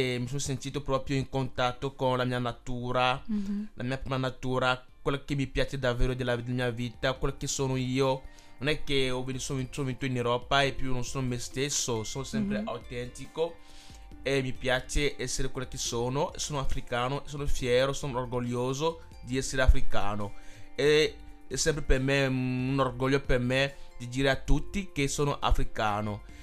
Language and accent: Italian; Togo; Italian is a second language; io sono dei Gen, io vengo dal Ghana. Cioè, la mia veramente origine è del Ghana, ma sono togolese comunque.